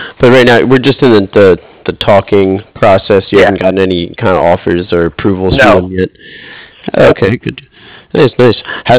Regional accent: United States; I'm from New York, New Jersey area, and there'll be like four of them in one town

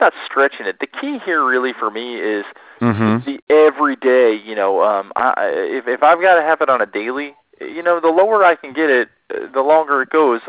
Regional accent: New Jersey, United States; See, I'm from New Jersey, so like, I'm always used to four seasons.

